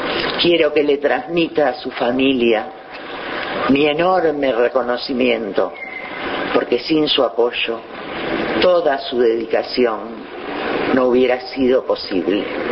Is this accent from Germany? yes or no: no; Uruguay; vivir en este maravilloso país como los uruguayos estábamos acostumbrados a vivir.